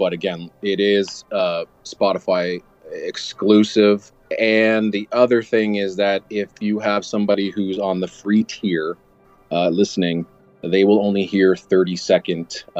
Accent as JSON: {"language": "English", "country": "Canada", "said": "Well, since I'm Canadian, I should be able to help you out on this one."}